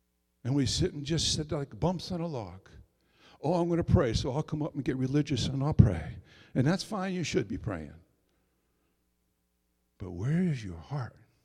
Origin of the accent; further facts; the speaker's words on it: New England, United States; also born or lived in Virginia; Now, when I first came here to New England, well, I'm born and raised in New England, but God sent us to Virginia for 7 years and 8 years, and then we came back